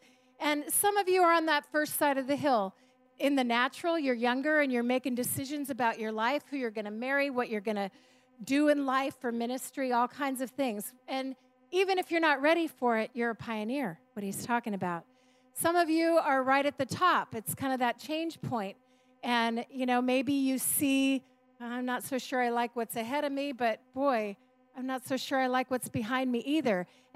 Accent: San Jose, California, United States; I was raised here in San Jose and a pastor's kid, and then we ended up pastoring the same church. So one place my whole life.

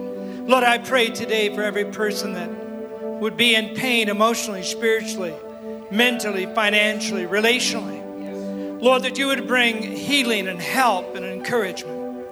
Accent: California, United States; now in Oregon, United States; Born and raised in Southern Cal.

